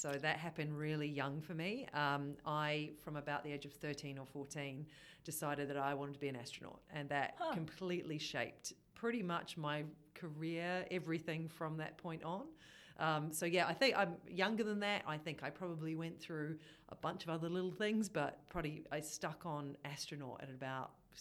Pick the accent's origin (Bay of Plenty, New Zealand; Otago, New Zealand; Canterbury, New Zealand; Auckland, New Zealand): Otago, New Zealand; West Otago; I'm from West Otago originally, grew up in a little rural area, very close to the Southland border, but we called it West Otago. And then I went to high school in Dunedin, and my family moved from Dunedin and then up to Christchurch